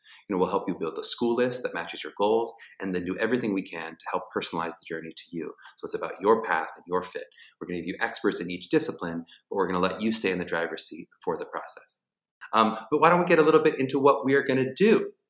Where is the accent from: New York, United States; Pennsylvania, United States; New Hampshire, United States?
Pennsylvania, United States; Pittsburgh; First about me, I'm from Pittsburgh, Pennsylvania.